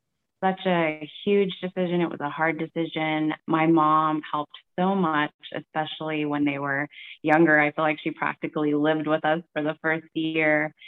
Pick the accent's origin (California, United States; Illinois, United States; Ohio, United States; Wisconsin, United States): California, United States; Tracy; I grew up in Tracy, California, and I've had many jobs, actually.